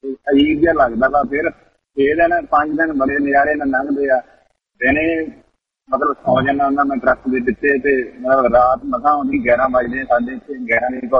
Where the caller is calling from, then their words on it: Delhi, Ontario, Canada; ਹਾਂਜੀ ਤਾਈ ਮੈਂ ਕੈਨੇਡਾ ਦੇ ਦਿੱਲੀ ਘਰ ਤੋਂ ਬੋਲਦਾ ਜੀ